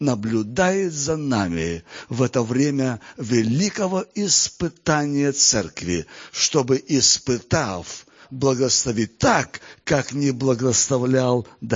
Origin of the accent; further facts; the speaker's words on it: Kazakhstan; хотя в детстве жил в Казахстане